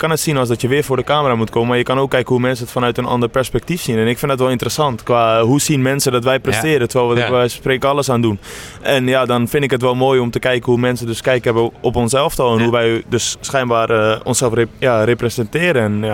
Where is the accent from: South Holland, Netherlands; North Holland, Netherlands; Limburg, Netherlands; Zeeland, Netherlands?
North Holland, Netherlands; Amsterdam; Weet je, ik kom ook uit Amsterdam. Ik ben een Amsterdamse jongen en supporters.